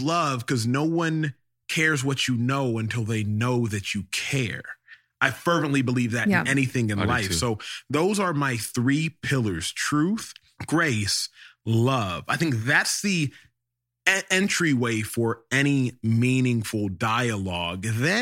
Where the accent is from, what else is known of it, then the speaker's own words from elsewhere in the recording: Nigeria; All the while, I am Nigerian. Why does it matter? There's a difference between color and culture.